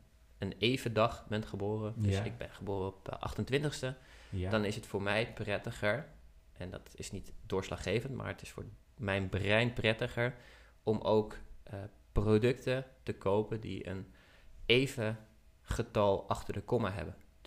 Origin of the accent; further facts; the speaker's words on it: Netherlands; we zijn wel Nederlanders, hè, dus we moeten het hebben over